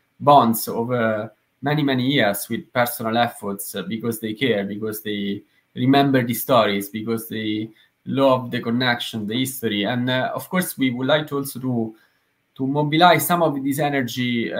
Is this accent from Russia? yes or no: no; Rome, Lazio, Italy; I want to move to my hometown, Rome, in Italy